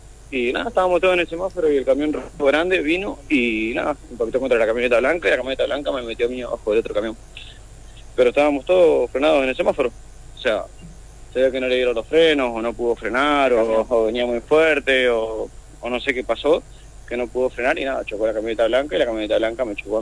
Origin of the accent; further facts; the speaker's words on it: Rincón, Santa Fe, Argentina; soy de Rincón y trabajo en Santa Fe todos los días.